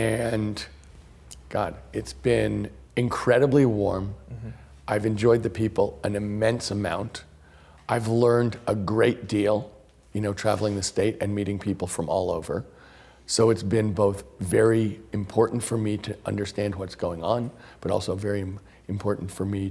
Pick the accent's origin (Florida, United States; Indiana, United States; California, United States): California, United States; I've been up and down the San Joaquin Valley in my home state of California.